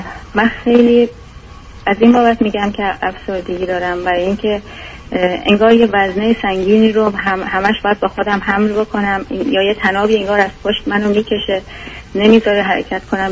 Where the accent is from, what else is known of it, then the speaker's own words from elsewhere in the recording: Iran; moved away as an adult; از ایران بیرون اومدم به عنوان دانشجو دکترا